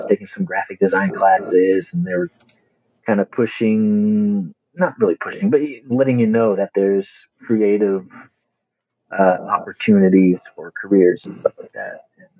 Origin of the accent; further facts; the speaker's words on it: Oregon, United States; also born or lived in Washington; I actually, native to the Pacific Northwest here. I was born in Oregon, raised partly in the Vancouver, Portland area of Washington, Oregon.